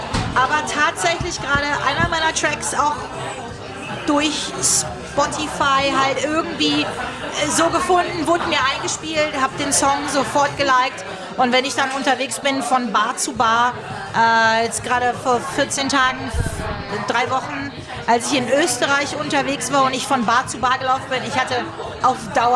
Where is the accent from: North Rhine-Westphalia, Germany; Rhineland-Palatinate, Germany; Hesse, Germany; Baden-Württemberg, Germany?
North Rhine-Westphalia, Germany; Düsseldorf; Ich komme aus Düsseldorf.